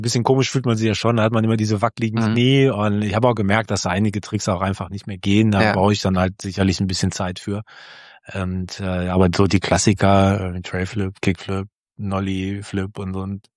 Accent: Solingen, North Rhine-Westphalia, Germany; now in Cologne, Germany; war damals in Solingen, wo ich groß geworden bin

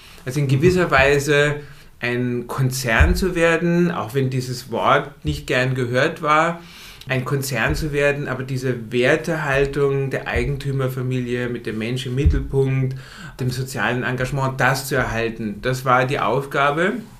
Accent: Karlsruhe, Baden-Württemberg, Germany; als gebürtiger Karlsruher, als Süddeutscher.

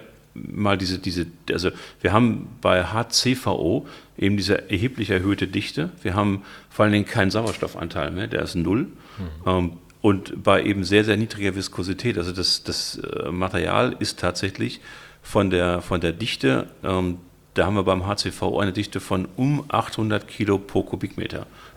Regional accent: Hamburg, Germany; kannte ich als Hamburger gar nicht.

